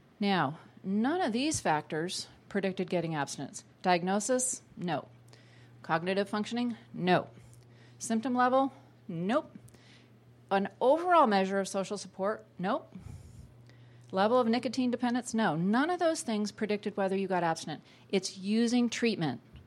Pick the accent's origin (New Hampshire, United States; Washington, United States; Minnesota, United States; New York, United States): New Hampshire, United States; Concord; We piloted this in an FQHC clinic in my hometown, Concord, New Hampshire.